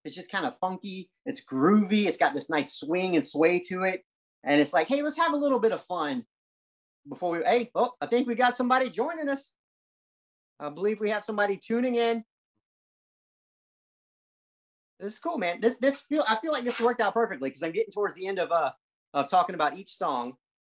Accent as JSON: {"language": "English", "region": "South Carolina", "country": "United States", "said": "I'm from South Carolina. They're from right above me, so they come down here pretty often."}